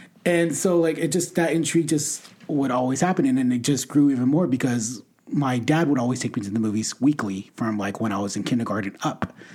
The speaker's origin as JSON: {"language": "English", "town": "San Bernardino", "region": "California", "country": "United States", "tie": "born or raised there", "said": "Oh yeah. I grew up in San Bernardino, California."}